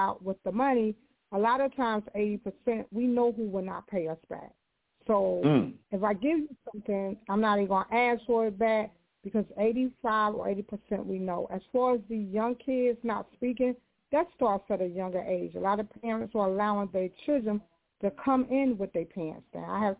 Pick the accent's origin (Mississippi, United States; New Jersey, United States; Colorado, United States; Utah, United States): New Jersey, United States; Newark; Like when I grew up in Jersey and I'm from Newark, they showed me scared straight, and I was scared.